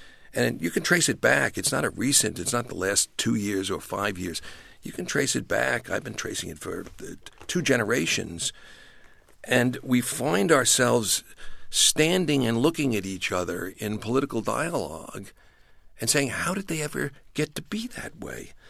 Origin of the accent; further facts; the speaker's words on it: Brooklyn, New York, United States; accent: Brooklyn; In a high school classroom in 1956 in, as you can tell from my accent, Brooklyn